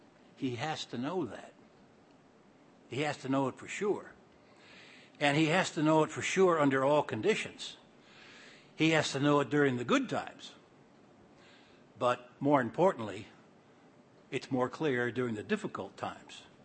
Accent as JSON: {"language": "English", "country": "South Africa", "moved": "yes", "said": "I came from South Africa in 78 and then stayed over for a while."}